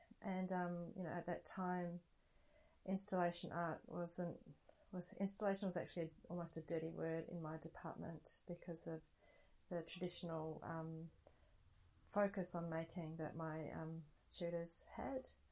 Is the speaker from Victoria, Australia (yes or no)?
yes; Melbourne, Victoria, Australia; I grew up in Melbourne. Yeah, in a very leafy suburb with a creek down the bottom of my street.